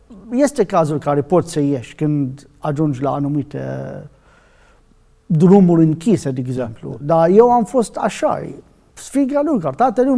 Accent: Iraq; Romanian is a second language; now in Romania; eu sunt din Irak

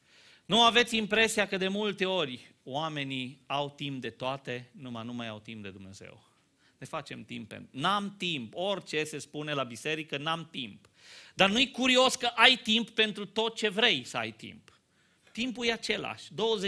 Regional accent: Romania; Eu sunt român, nu pot să spun neapărat, dar avem în noi așa amânarea asta.

